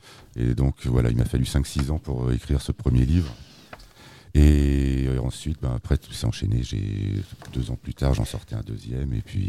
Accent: Camaret-sur-Mer, Brittany, France; also born or lived in Saint-Nazaire; J'ai écrit mes premiers poèmes à 12 ans, en arrivant en fait à Camaret, en 5e à Camaret. Je suis né à Saint-Nazaire

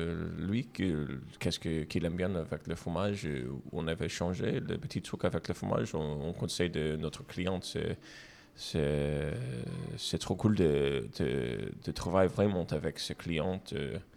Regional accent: Brooklyn, New York, United States; accent: American; French is a second language; also born or lived in New Jersey; now in France; je suis aussi immigrant américain, c'est ça mon accent. Moi, je viens de Brooklyn, de le quartier qui s'appelle Coney Island. C'est la grande ville. Et après, on a habité pour presque 10 ans à New Jersey

